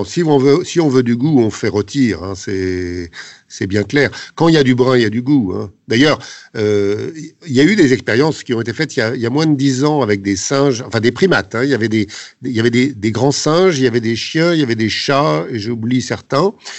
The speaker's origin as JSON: {"language": "French", "region": "Grand Est", "country": "France", "said": "je suis alsacien et que l'Alsace est le plus beau pays du monde."}